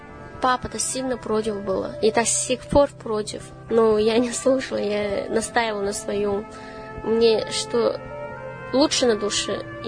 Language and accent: Russian; Harbin, Heilongjiang, China; Russian is a second language; в моем родном городе Харбине